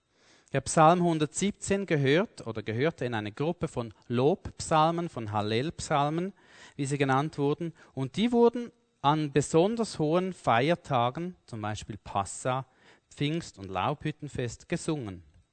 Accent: Switzerland; aber wir jetzt als Schweizer im Normalfall oder so

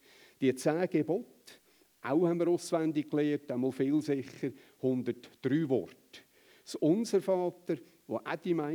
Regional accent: Switzerland; wenn wir jetzt als Schweizer Karamellzeltchen nach Deutschland bringen

